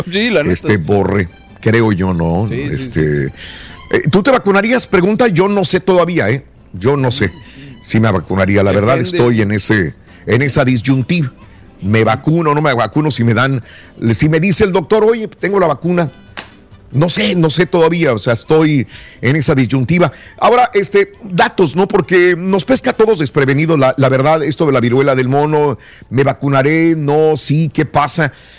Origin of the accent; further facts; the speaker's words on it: Mexico; now in United States; venimos de México.